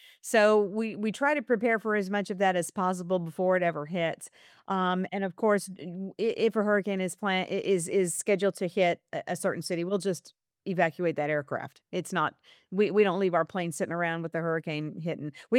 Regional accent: New Orleans, Louisiana, United States; I knew when I was about 8 years old, growing up in New Orleans, we were hit by hurricanes

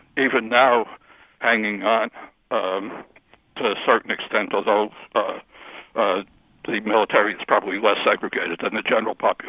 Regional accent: New Jersey, United States; And I'm from New Jersey.

